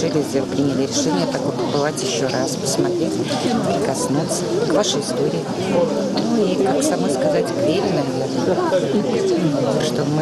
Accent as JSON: {"language": "Russian", "region": "Moscow", "country": "Russia", "said": "мы вообще сами из Москвы."}